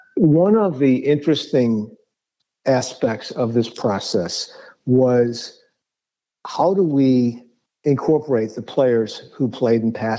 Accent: Chicago, Illinois, United States; Because I'm a Chicagoan

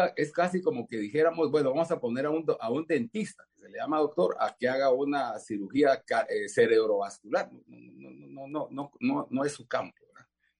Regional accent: Guatemala; como guatemaltecos

